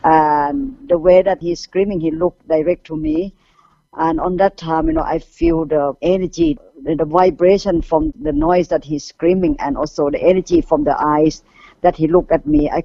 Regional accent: Thailand; English is a second language; I have experience that is to witness about elephants since I'm young.

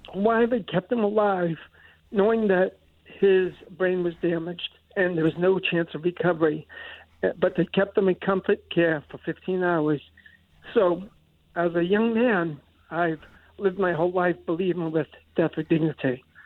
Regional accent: New England, United States; I'm from New England.

